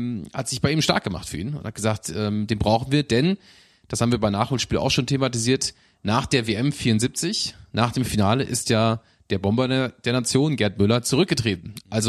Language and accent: German; Lower Saxony, Germany; Gut, aber wir kommen ja auch aus Niedersachsen, ne?